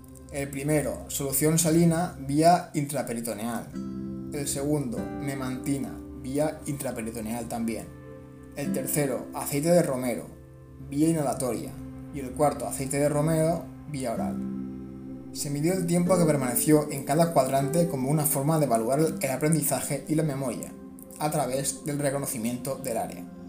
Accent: Valencia, Valencian Community, Spain; muy típica y reconocida totalmente en mi tierra, Valencia.

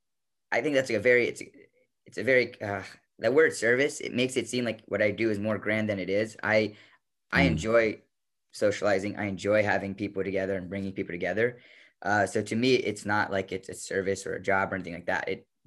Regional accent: New Jersey, United States; And I'm from outside Philly. I'm from the Garden State, yet we don't have many farms in the part of Jersey that I'm from.

